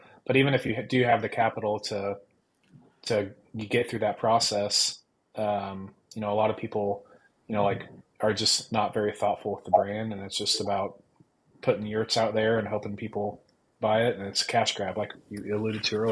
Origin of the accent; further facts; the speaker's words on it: Midwest, United States; I'm from the Midwest, and my, you know, development company is called Flyover Developments.